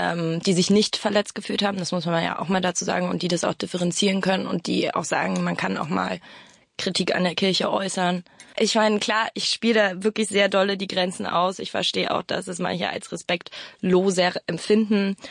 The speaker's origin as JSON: {"language": "German", "region": "Berlin", "country": "Germany", "tie": "born or raised there", "said": "Tempelhof."}